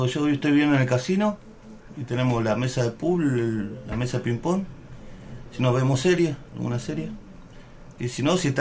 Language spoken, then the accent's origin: Spanish; Santa Fe, Argentina; Bueno, yo soy de Santa Fe. Nací el 19 de septiembre del 75.